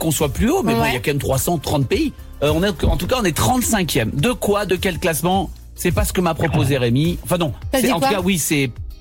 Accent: France; C'est pas dingo, mais on est des Français, hein

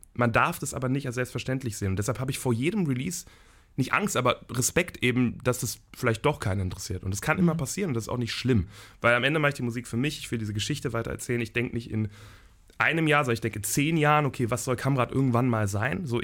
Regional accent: Velbert, North Rhine-Westphalia, Germany; das eine ist wirklich meine Heimatstadt. Wir machen die Generalprobe bei mir in Felbert zu Hause

